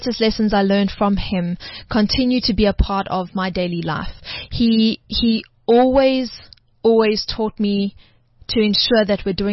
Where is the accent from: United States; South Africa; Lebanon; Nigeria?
South Africa; I don't care. I'm South African before I'm anything else.